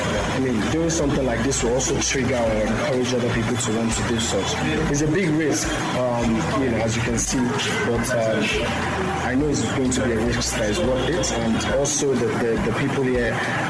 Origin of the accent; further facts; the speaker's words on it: Ibadan, Oyo, Nigeria; I'm from here, I'm from Ibadan.